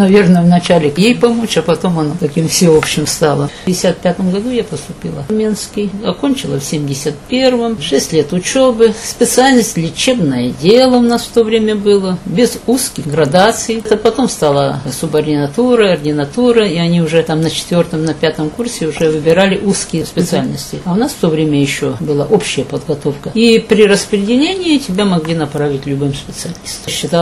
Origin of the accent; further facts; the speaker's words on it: Ukraine; moved away as an adult; now in Russia; Я выросла-то на Украине до 18 лет, закончила школу